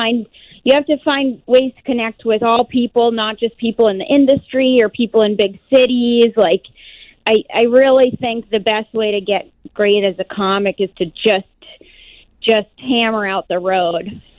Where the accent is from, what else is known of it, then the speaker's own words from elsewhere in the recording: East Coast, United States; I'm from the East Coast, so I've done shows out there, and then I've done other shows in the Midwest and South, but somehow I have missed Chicago